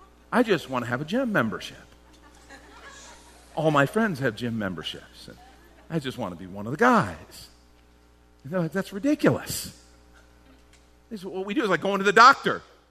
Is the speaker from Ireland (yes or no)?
yes; Ireland; I am Irish, so I have a temper, all right?